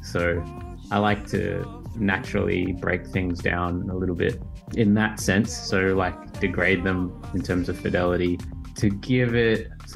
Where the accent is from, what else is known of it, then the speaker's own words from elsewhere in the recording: Australia; born there; Kind of. I was born in Australia, but my dad is from Penang. My mom is from Kelantan, sorry.